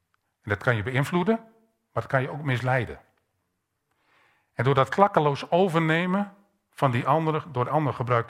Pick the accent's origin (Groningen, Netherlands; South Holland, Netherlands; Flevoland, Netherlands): Groningen, Netherlands; now in Apeldoorn, Netherlands; mag ik als Groninger in Apeldoorn wonen iets zeggen over Apeldoorn?